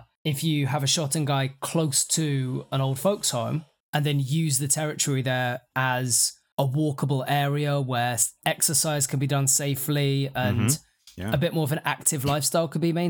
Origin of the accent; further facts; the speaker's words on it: United Kingdom; And I have to say, as a British person, this is a dumb thing.